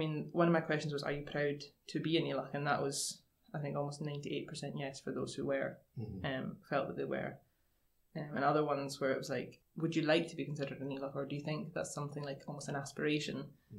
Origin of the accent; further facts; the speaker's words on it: Islay, Scotland, United Kingdom; which I've not found in my experience growing up on Islay.